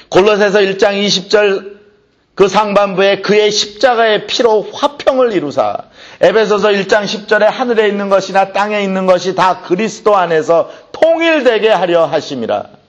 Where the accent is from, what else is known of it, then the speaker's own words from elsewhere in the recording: South Korea; 나도 한국 사람인데 너무나 많이 봤어요